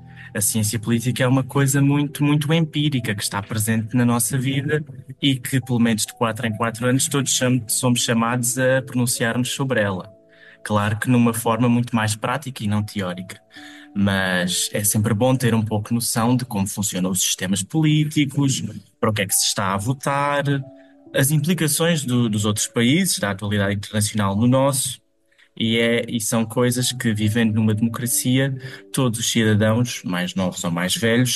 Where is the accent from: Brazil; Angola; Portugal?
Portugal; Elvas, Alentejo; now in Lisbon, Portugal; eu sou de Elvas, em Porto Alegre, no Alentejo, e agora estou em Lisboa a estudar o curso de Ciência Política e Relações Internacionais.